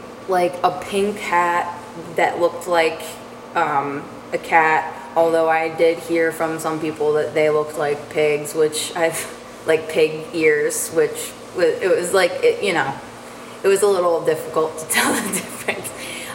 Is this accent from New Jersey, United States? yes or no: yes; Haddon Township, New Jersey, United States; Haddon Township.